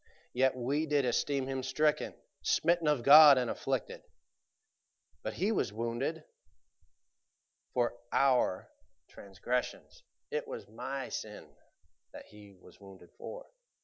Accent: United States; You know, as an American, there are several things that have been given to us.

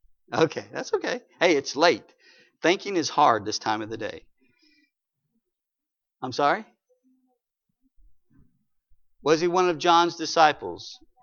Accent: Alexandria, Louisiana, United States; born there; It's funny, I was born in Alexandria too, Louisiana, but anyway, different place.

